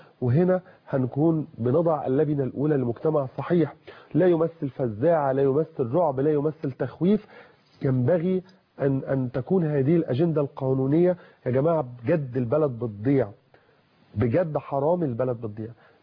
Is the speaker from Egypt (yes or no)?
yes; Egypt; أنا مواطن مصري بسيط